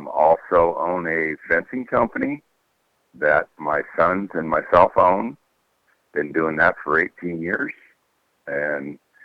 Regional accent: Adair, Iowa, United States; from Adair, Iowa.

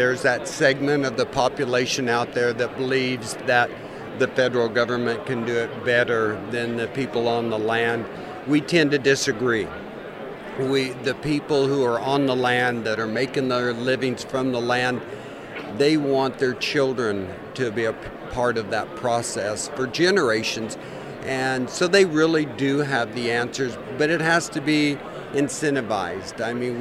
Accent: Hobbs, New Mexico, United States; I hail from Hobbs, New Mexico, southeast corner, agriculture education teacher, 31 years, farmer, rancher, now retired

